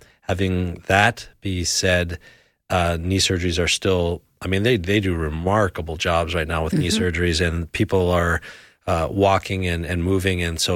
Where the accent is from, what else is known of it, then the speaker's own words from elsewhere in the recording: Canada; growing up in Canada, we used to ice skate outside and everything was always outside and it'd get really cold.